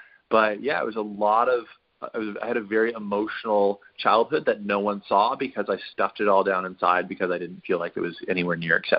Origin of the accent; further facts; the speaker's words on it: Western Canada, Canada; I grew up in Western Canada, right. So there's lots of room for shooting stuff.